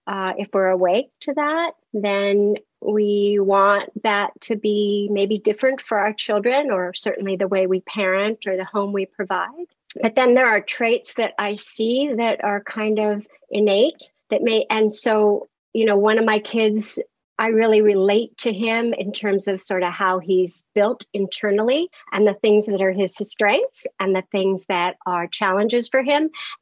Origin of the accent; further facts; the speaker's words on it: Pittsburgh, Pennsylvania, United States; born there; I was born in Pittsburgh. I'm like fourth generation Pittsburgh. But by the time I was eight, I had lived maybe seven different places.